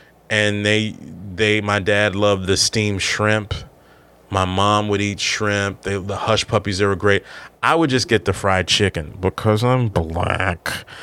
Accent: Maryland, United States; because I am from the Maryland, D.C. area, and I'm not a big seafood guy

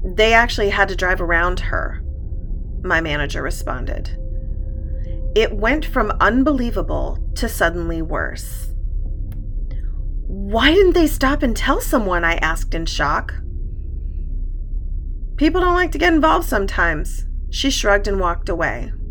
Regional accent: Midwest, United States; telling me she knew I would be a good worker because I was from the Midwest.

